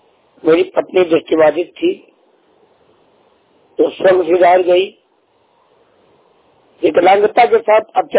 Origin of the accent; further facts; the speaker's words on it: Madhya Pradesh, India; मैं मध्य प्रदेश सतना जिले का रहने वाला हूँ और आज भी है।